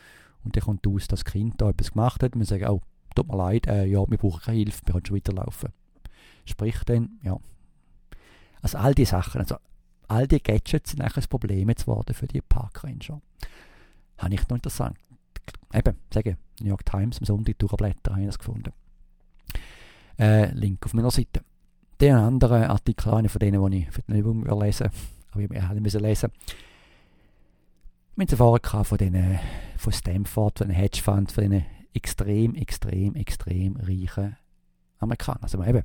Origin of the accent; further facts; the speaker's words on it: Switzerland; da wisst ihr ja auch schon, was wir sind, als Schweizer Nationalpark oder Schweizer Berggebiet